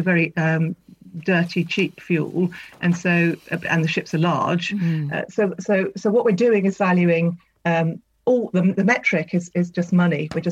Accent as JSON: {"language": "English", "town": "Tynemouth", "region": "North East England", "country": "United Kingdom", "tie": "born or raised there", "said": "So I grew up by the coast. I grew up in Tynmouth"}